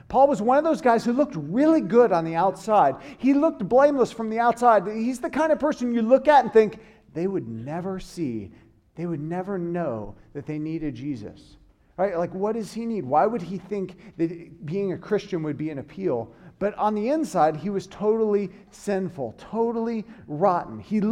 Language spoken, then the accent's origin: English; the South, United States; I grew up in the South. I grew up going to church.